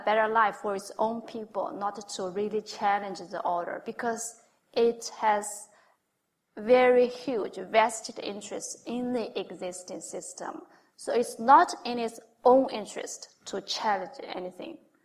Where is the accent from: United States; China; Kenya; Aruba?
China; Shanghai; because I'm from Shanghai